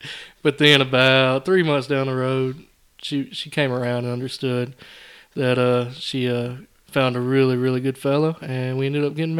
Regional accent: Carrollton, Alabama, United States; now in Vernon, United States; I'm originally from Carrollton, Alabama, and now I live here in Vernon, Alabama.

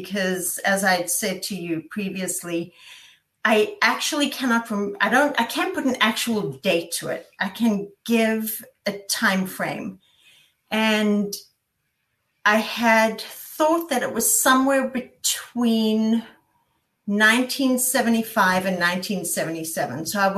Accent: Benoni, Gauteng, South Africa; So I grew up in South Africa in a town called Benoni, which just to sort of put it on a map, it's east of Johannesburg.

